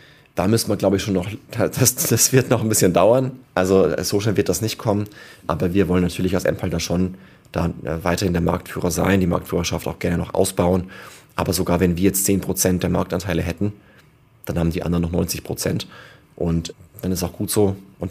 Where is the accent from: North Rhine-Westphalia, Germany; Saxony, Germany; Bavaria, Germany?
Bavaria, Germany; Tirschenreuth; let's say in Tirschenreuth, wo ich herkomme